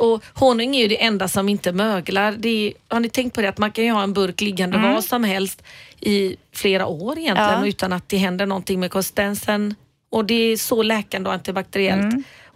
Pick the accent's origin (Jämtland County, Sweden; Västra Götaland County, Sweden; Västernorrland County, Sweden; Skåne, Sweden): Västra Götaland County, Sweden; Gothenburg; Jag är ju bara från Biskopsgården